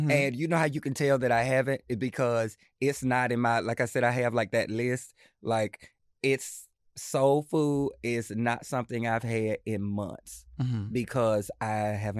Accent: the South, United States; I come from the South where I grew up eating a lot of different

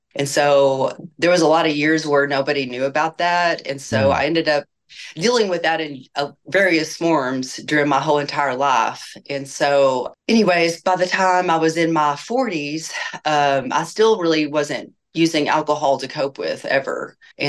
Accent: Lubbock, Texas, United States; I'm from Lubbock, Texas. I'm 52 years old and I am married to a great man.

